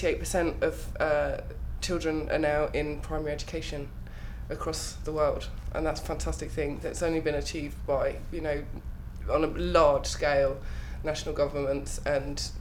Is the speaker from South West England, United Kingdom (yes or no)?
no; Harrow, London, United Kingdom; I'm 28 until the end of this week and I come from Harrow in Middlesex.